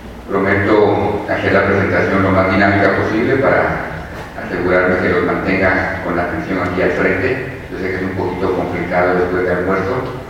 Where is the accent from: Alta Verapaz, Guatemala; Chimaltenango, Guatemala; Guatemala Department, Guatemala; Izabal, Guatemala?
Guatemala Department, Guatemala; Guatemala City; ver lo similar que es esta región al área de donde yo vengo, la ciudad de Guatemala